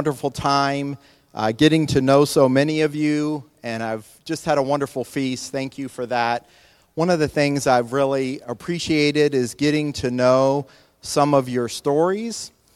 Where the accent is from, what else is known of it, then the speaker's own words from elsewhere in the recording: the South, United States; I'm from the South